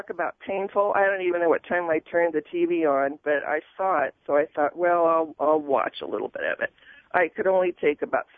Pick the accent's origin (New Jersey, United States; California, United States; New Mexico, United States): California, United States; I'm not real familiar with this area. I'm originally from California.